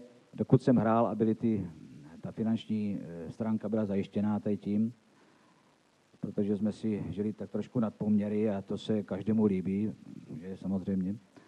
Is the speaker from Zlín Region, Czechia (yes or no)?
yes; Zlín, Zlín Region, Czechia; tak u nás ve Zlíně byl ten obrovský závod